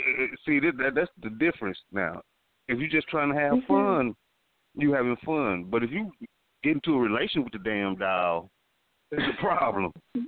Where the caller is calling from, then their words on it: St. Louis, Missouri, United States; Hey, I'm calling from St. Louis, Missouri.